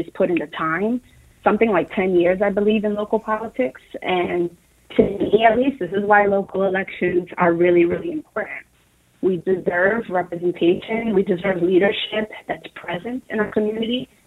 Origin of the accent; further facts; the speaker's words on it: Bronx, New York, United States; to someone like me, a Latina born and raised in the Bronx, that's really inspiring to see